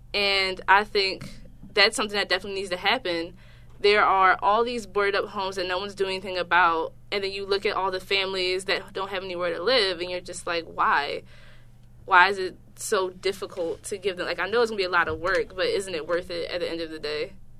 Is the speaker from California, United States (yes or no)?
no; Philadelphia, Pennsylvania, United States; I'm also not from Baltimore. I'm actually from Philadelphia, which people say isn't too different, but Philadelphia is bigger.